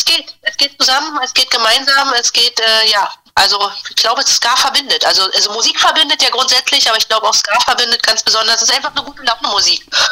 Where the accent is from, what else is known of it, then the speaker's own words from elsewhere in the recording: Berlin, Germany; Genau, wir sind in Berlin, wir sind Berliner